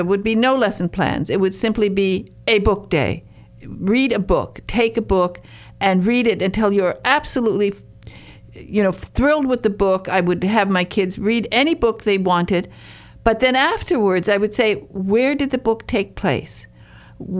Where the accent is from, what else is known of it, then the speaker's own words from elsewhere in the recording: Detroit, Michigan, United States; and I come from Detroit. I lived in Detroit as a child, and we had one of the best libraries.